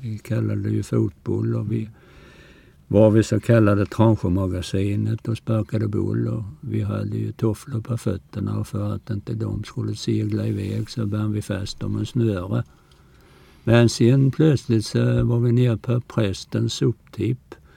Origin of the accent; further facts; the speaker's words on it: Kosta, Kronoberg County, Sweden; Nej, jag är från Kosta. Hem från Kosta, som de alltid säger, de som är ute i förskängaren. Jag föddes där 16